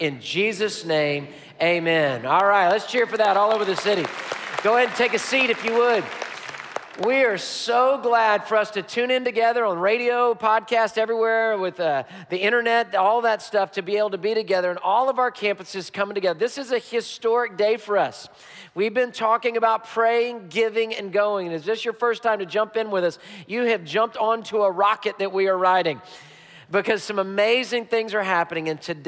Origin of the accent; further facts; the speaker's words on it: Houston, Texas, United States; I'm a native Houstonian. I love our city. You don't get any more Houston than me. I was born in Herman Hospital, raised in Houston, been here my whole life